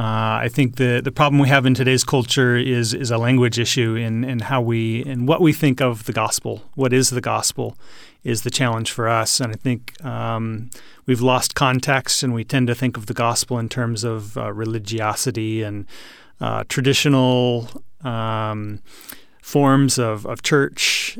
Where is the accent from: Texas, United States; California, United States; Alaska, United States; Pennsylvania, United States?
Texas, United States; Houston; I'm from Houston, Texas